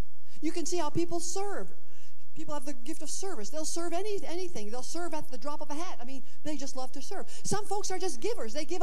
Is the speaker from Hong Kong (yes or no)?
no; Quebec, Canada; I'm from Canada. I mean, French Canada. My hometown was 99% French and Catholic.